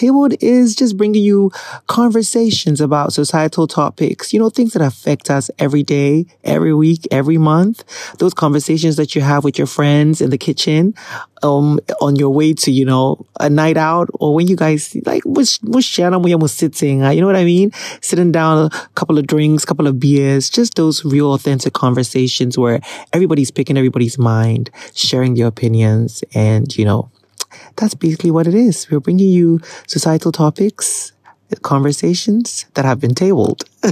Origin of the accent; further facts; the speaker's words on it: Ghana; just growing up in Ghana through the years and seeing how different the weddings have become